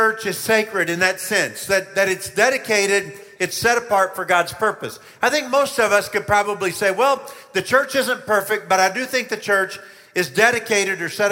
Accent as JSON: {"language": "English", "town": "Oklahoma City", "region": "Oklahoma", "country": "United States", "said": "I don't say … I'm from Oklahoma City, and I'm sacred."}